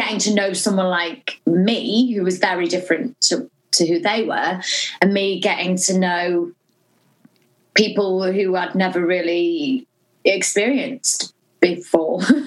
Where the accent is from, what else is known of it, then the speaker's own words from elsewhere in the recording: Norwich, East of England, United Kingdom; Yeah, I'm from Norwich.